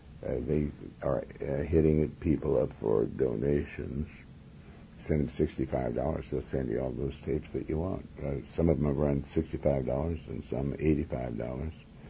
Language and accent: English; United States; So, you know, I'm an American. I love America. I'm really patriotic